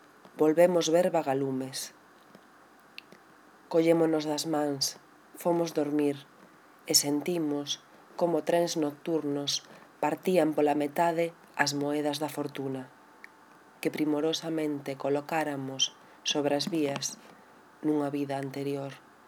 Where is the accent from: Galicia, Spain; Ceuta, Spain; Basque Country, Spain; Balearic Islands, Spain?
Galicia, Spain; soy una poeta gallega. Como sabéis, el gallego es una de las cuatro lenguas oficiales de nuestro país